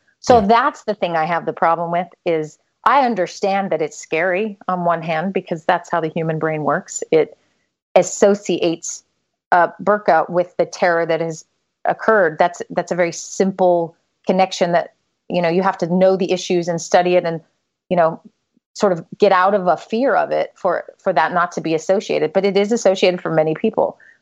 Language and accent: English; United States; of course, I'm from the United States.